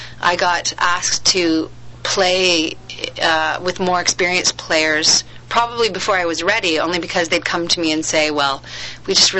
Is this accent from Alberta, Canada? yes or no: yes; Calgary, Alberta, Canada; now in Toronto, Canada; I felt like I'd hit a glass ceiling in the theater community in Calgary